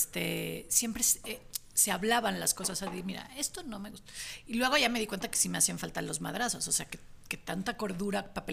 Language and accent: Spanish; Monterrey, Nuevo León, Mexico; Nací en Monterrey y crecí okay. en la ciudad.